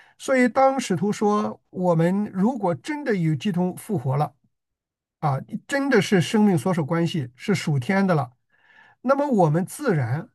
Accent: China; 我们作为中国人啊，可能很多人就为中国队啊啦啦队。

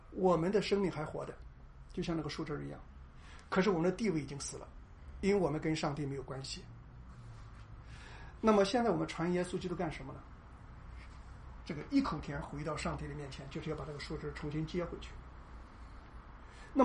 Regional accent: China; 因为我是中国人，所以我讨厌美国，绝对没有这个意思

